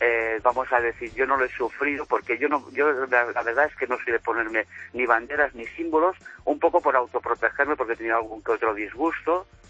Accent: Catalonia, Spain; accent: Catalan; yo no puedo negar que a lo mejor tengo el acento catalán, no es de los más cerrados, pero me dicen, soy catalán, pues tampoco me tengo por qué amagar porque sea catalán. No tengo ningún complejo por ser catalán.

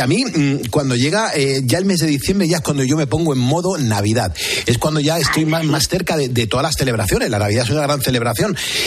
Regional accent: Spain; Aquí somos lo que somos, somos españoles.

